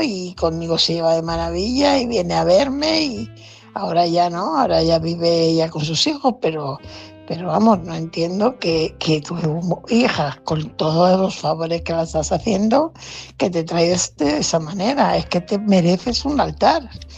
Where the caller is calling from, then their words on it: Fuenlabrada, Community of Madrid, Spain; corresponsal de Fuenlabrada